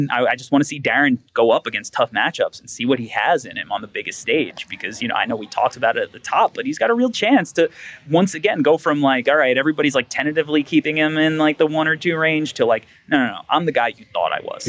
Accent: New York, United States; But, you know, I'm a New Yorker.

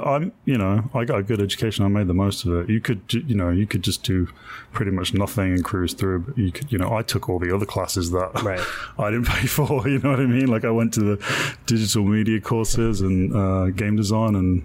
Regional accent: England, United Kingdom; moved away as an adult; now in Los Angeles, United States; So I'm from England originally. Came out to film school early 2000, mid-2000.

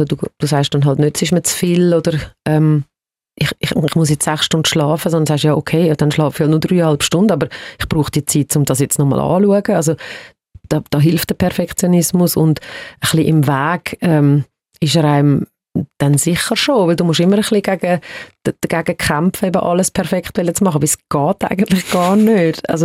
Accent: Switzerland; Also ich habe halt immer wirklich sehr stark das spanische Element bei mir daheim. Auf der anderen Seite bin ich da in der Schweiz aufgewachsen und habe sehr behütete Kindheit gehabt. Ich bin ein Waldkind gewesen. Ich bin neben dem Wald aufgewachsen.

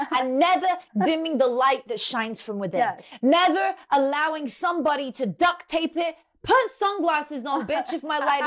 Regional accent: United Kingdom; I'm British and I say y'all.

